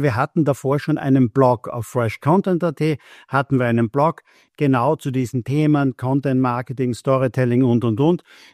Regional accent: Graz, Styria, Austria; ich komme aus Österreich, genauer gesagt aus Graz, die zweitgrößte Stadt in Österreich.

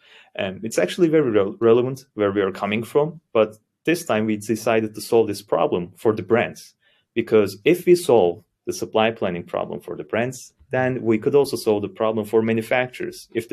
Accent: Istanbul, Turkey; now in Germany; So I'm from Istanbul, Turkey, moved to Germany 5 years ago, and I'm a digital product manager.

